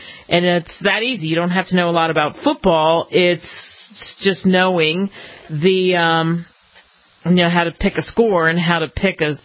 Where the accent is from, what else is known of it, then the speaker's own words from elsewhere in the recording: Philadelphia, Pennsylvania, United States; from covering the Dallas Cowboys and Philadelphia growing up outside of Philly